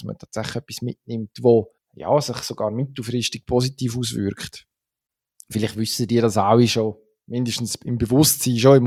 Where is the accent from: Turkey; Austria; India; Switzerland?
Switzerland; als Schweizer Eishockey-Fan